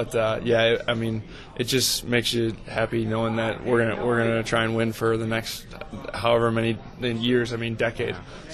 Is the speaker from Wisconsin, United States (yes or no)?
yes; Wisconsin, United States; just growing up in Wisconsin